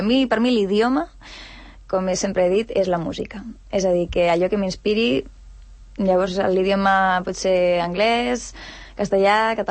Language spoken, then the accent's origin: Catalan; Catalonia, Spain; jo sóc vallesana, perquè sí que és veritat que em trobaràs tant a Sant Cugat, com a Cerdanyola, com a Rubí, i... Visc a Cerdanyola el que posa el meu DNI